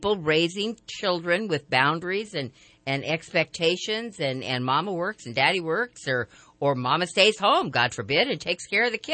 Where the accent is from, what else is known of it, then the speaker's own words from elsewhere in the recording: Twin Falls, Idaho, United States; I grew up in Twin Falls, Idaho, for heaven's sake.